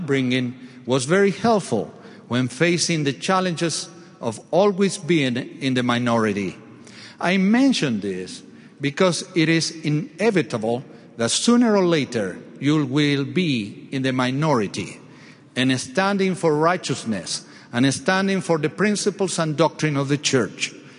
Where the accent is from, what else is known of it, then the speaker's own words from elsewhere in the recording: Montevideo, Uruguay; I was born and raised in Montevideo, Uruguay, as President Samuelson just mentioned. I'm a convert to the church. I joined when I was 18 years old.